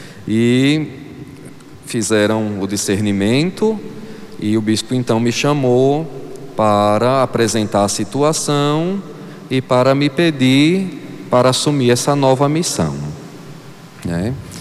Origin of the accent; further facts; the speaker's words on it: Simão Dias, Sergipe, Brazil; passei tanto tempo na minha terra, que poucos passam isso, né? Poucos passam por essa experiência e eu pude passar tantos anos servindo ao meu povo amado aqui de Simão Dias.